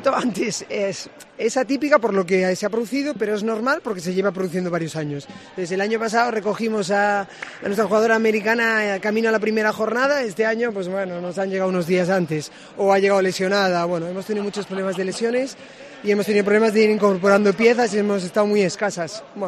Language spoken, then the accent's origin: Spanish; Andalusia, Spain; Yo soy andaluza